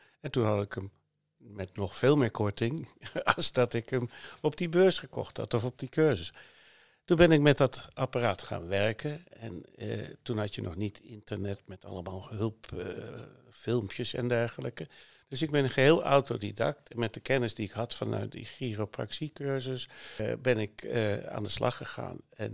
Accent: Netherlands; En ik als echte Nederlander ging ik beurskorting of cursuskorting bedingen, maar dat ging niet.

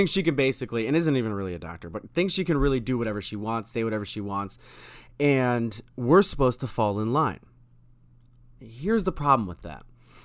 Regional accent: Cleveland, Ohio, United States; I'm from Ohio. Everybody knows that. If you don't know that, then you're listening somewhere outside of Ohio, and I'm from the Cleveland area.

